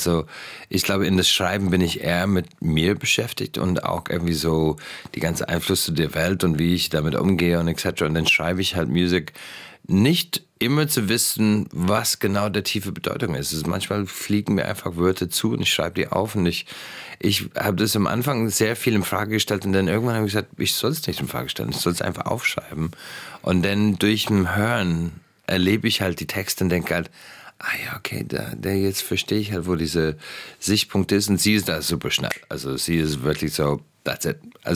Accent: Ireland; now in Germany; Ich würde sagen, eher meine irische Nuancen, die haben die immer mitbekommen.

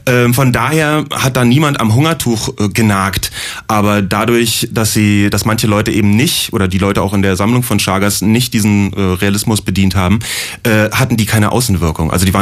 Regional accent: East Germany, Germany; wie ist es als Kind im Osten, das wusste ich selber noch

